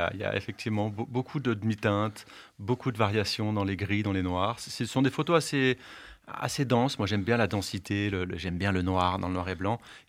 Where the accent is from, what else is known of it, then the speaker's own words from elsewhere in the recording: Auvergne-Rhône-Alpes, France; Je connais pas mal les Alpes, je suis savoyard. Et avant d'habiter dans le Diois, je connaissais pas le Vercors.